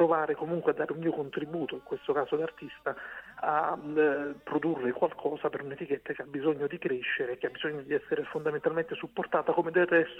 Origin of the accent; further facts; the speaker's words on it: Naples, Campania, Italy; Io da buon napoletano, come vedi.